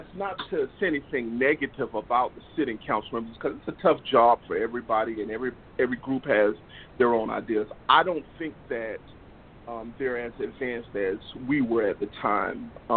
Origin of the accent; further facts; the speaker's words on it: Riviera Beach, Florida, United States; I ultimately chose to become a police officer in Riviera Beach because it was my hometown